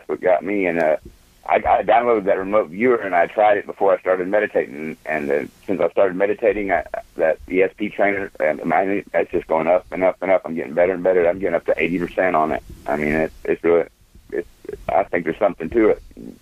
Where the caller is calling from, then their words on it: Oklahoma, United States; from Oklahoma. I've been on before.